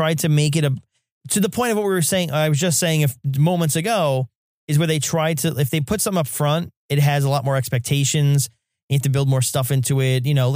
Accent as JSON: {"language": "English", "town": "Staten Island", "region": "New York", "country": "United States", "tie": "born or raised there", "said": "He's actually from Staten Island, my hometown."}